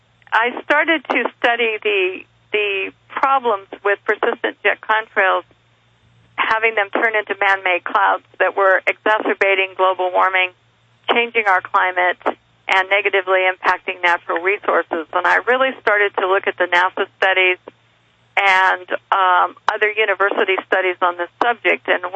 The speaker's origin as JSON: {"language": "English", "region": "California", "country": "United States", "tie": "born or raised there", "said": "Growing up in Mendocino County, I never saw any kind of contrails."}